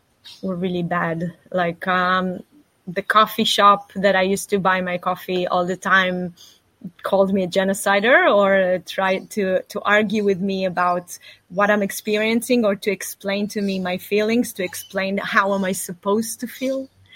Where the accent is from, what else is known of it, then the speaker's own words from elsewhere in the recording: Southern District, Israel; English is a second language; unfortunately, I grew up on the Gaza border, so I was deeply impacted by what happened on the 7th of October events.